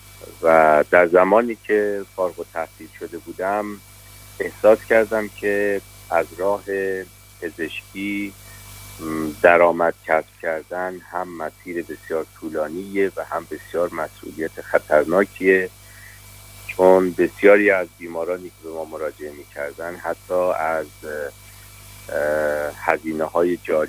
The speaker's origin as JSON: {"language": "Persian", "town": "Tehran", "region": "Tehran Province", "country": "Iran", "tie": "born or raised there", "said": "البته پدر و مادرم اهل کاشان بودم. ولی بزرگ شده تهران هستم."}